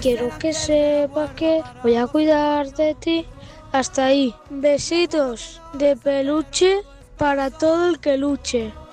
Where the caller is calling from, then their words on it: Palma, Balearic Islands, Spain; de Palma de Mallorca.